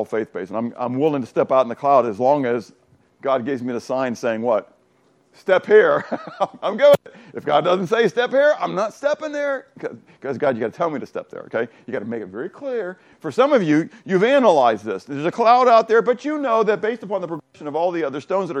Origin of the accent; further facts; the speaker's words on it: Pittsburgh, Pennsylvania, United States; I grew up in Pittsburgh, but I never ice skated.